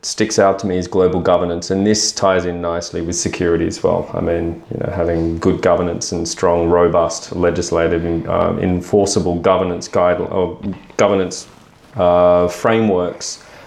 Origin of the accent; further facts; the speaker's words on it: Australia; they're fully aware that I'm an Australian.